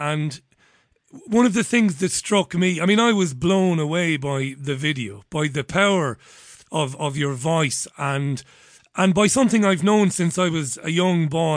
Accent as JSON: {"language": "English", "town": "Waterford", "region": "Munster", "country": "Ireland", "lives_now": "United Kingdom", "said": "I'm speaking to you now from the northwest of the UK, but I'm an Irishman, Pastor. I'm from Waterford City in Ireland."}